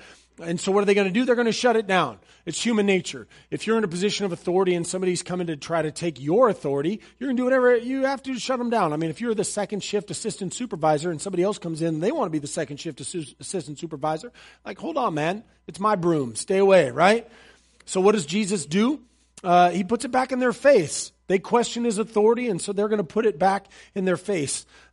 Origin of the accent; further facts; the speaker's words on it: United States; Now listen, as an American, I will tell you that there's a Bill of Rights, and you get rights, and you're able to do these things.